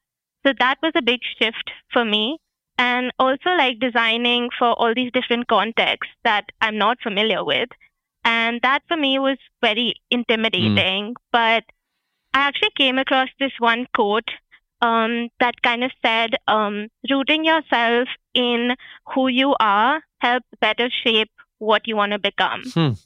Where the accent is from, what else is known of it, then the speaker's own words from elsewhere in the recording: New Delhi, Delhi, India; So I'm from New Delhi in India, and I spent my entire life there.